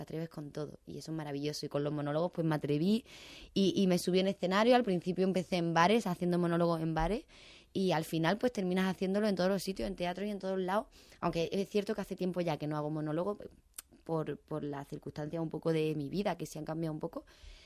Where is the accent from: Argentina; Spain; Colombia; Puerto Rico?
Spain; Nerja, Andalusia; esta canción me lleva a mi tierra, me lleva a mis orígenes, me lleva a mi familia, me lleva a Nerja, que toda mi familia es de allí, de Nerja.